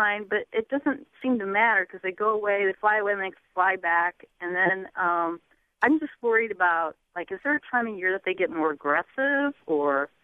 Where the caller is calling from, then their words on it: Ames, Iowa, United States; Well, hi. I'm from Ames area. I live in a trailer court